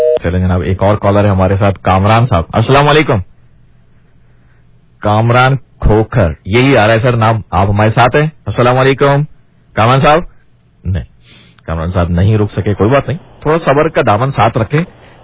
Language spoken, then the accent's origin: Hindi; Karachi, Sindh, Pakistan; हमारा शहर कराची खा गए दुबई वाले